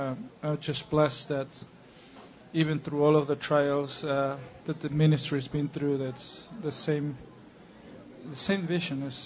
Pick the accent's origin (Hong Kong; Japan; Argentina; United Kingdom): Argentina; English is a second language; now in United States; I'm originally from Argentina. I was with the with the former church with Pastor Wood, and then we ended up here in the U.S.